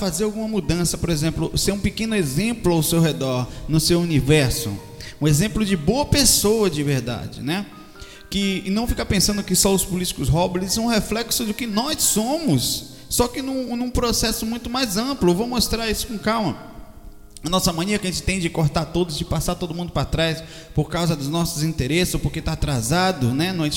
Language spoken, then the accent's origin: Portuguese; Brazil; A ideia é mostrar como nós brasileiros